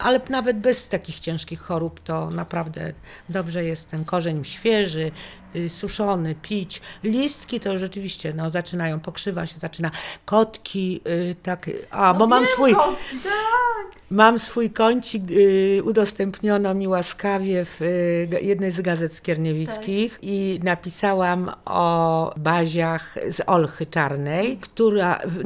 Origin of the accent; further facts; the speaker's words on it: Masovian Voivodeship, Poland; Też wychowałam się w domu z ogrodem pod Warszawą.